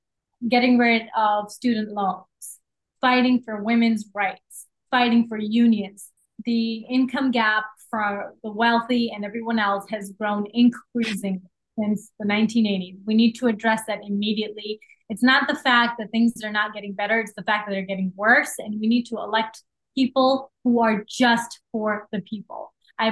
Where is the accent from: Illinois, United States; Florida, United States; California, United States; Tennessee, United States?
Illinois, United States; Oakbrook Terrace; also born or lived in Pakistan; So I grew up in Oak Park Terrace my entire life. I was born in Pakistan.